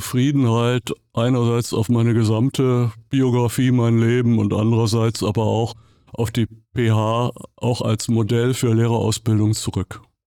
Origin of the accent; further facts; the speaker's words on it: Düsseldorf, North Rhine-Westphalia, Germany; born there; Ich bin 1959 in Düsseldorf geboren, also NRW.